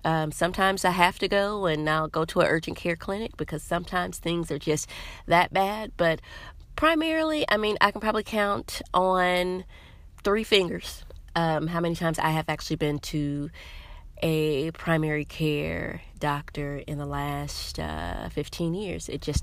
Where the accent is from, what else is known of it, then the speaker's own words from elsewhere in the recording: Wisconsin, United States; also born or lived in Tennessee; I grew up with my mother's mother after my parents got divorced in 88. We moved from Tennessee to Wisconsin, and my mother's parents, we lived with them for about 2 years